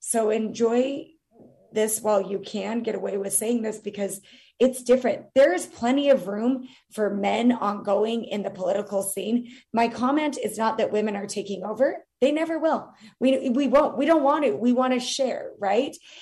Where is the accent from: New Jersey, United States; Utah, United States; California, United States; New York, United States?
Utah, United States; And for the first time in my life, in my home state of Utah, it was like a completely new experience for me.